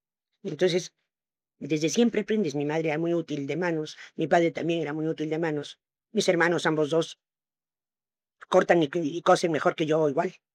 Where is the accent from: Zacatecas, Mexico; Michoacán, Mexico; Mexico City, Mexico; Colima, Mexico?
Mexico City, Mexico; born there; also born or lived in Veracruz; En el Distrito Federal, en la colonia Cuauhtémoc, en la clínica del doctor Barnés, a media cuadra del Ángel de la Independencia.